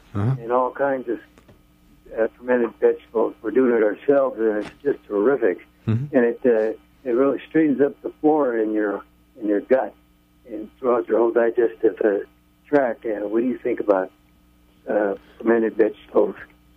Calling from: Willits, California, United States; in Willits.

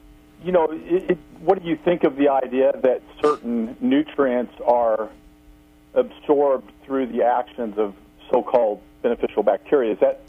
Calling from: Missouri, United States; Yes, Andrew. … in Missouri.

